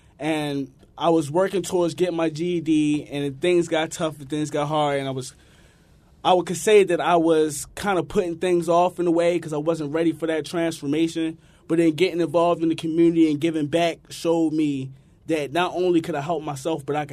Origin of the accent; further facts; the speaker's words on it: Baltimore, Maryland, United States; Well, growing up in East Baltimore, where I was raised, it wasn't much a big thing about rites of passage coming up in the streets of East Baltimore.